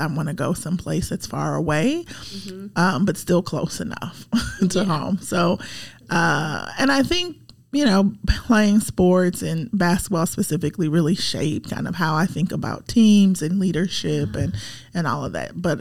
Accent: Indiana, United States; So I'm from Central Indiana, right outside of Indianapolis. So Midwestern girl, born and raised.

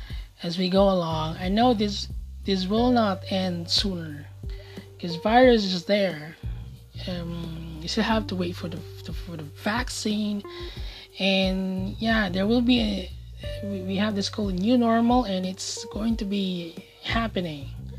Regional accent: Philippines; As a Filipino, our loyalty must be with our fellow Filipino, and not with a single person.

